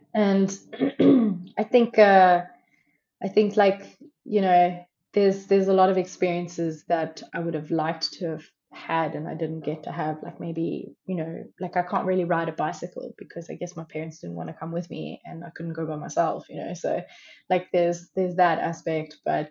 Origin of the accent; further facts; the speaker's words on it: Johannesburg, Gauteng, South Africa; Like I grew up in Johannesburg, which is like a built up city and there's lots of trees and like parks and that kind of thing.